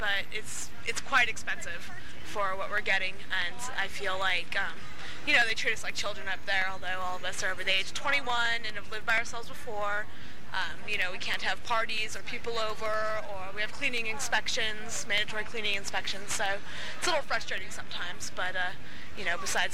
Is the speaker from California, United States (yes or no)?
yes; Santa Rosa, California, United States; now in Santa Cruz, United States; the problems I've heard about police have been from my hometown, which is Santa Rosa, California.